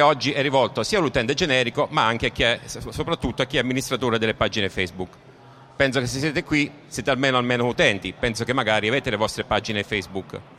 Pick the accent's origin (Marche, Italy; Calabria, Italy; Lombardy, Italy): Lombardy, Italy; Pavia; vengo da Pavia dove mi occupo di ingegneria informatica